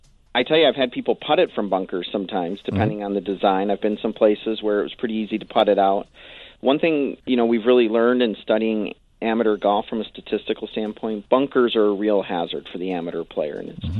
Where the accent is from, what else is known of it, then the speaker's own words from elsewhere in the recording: Crystal Lake, Illinois, United States; I grew up in Crystal Lake, Illinois, and somebody was exposed to golf through municipal golf